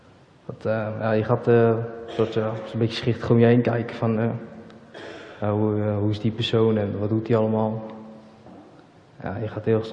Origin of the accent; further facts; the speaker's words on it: Kedichem, Utrecht, Netherlands; ik ben 20 jaar en ik kom uit Kedigem.